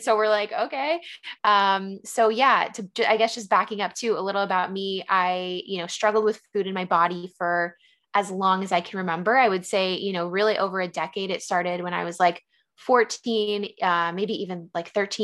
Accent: San Diego, California, United States; also born or lived in San Francisco; now in Philadelphia, United States; I actually was born and raised in San Diego, lived in San Francisco for a little bit, you know, college and beyond, and moved to Philly, you know, about 2-3 months ago.

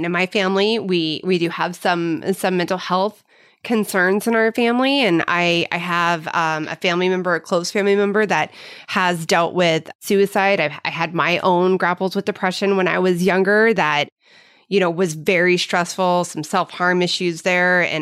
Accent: Midwest, United States; like ever takes me back to my growing up in the Midwest.

